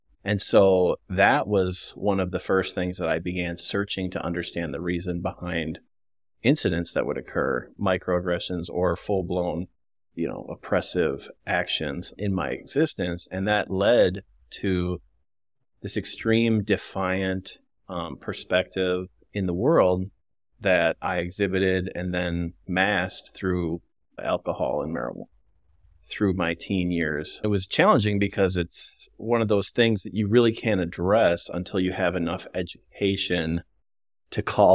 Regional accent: North St. Paul, Minnesota, United States; I am originally from North St. Paul, Minnesota.

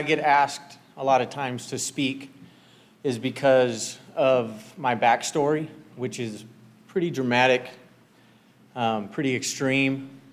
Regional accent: Visalia, California, United States; So I was raised in Visalia, California by 2 loving parents.

